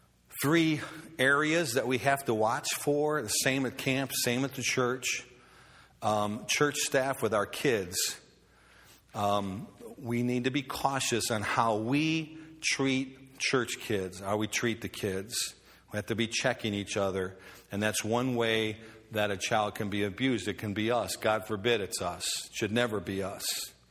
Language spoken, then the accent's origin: English; Chicago, Illinois, United States; I grew up in Chicago. The 60s, our rule was if I didn't come home at night, by the time it was dark, I didn't eat